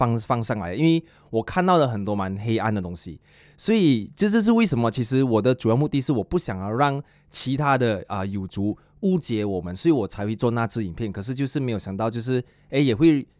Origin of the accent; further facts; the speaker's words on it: Kuching, Sarawak, Malaysia; 尤其是我回到我家乡，然后古晋没有那么大，所以比较多人会认到